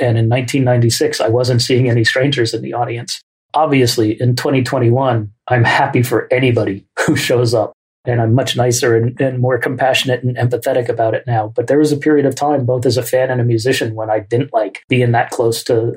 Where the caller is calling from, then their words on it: Oakland, California, United States; also born or lived in New York; I'm dialing in from Oakland, California. And when my wife and I moved out here from New York in 1996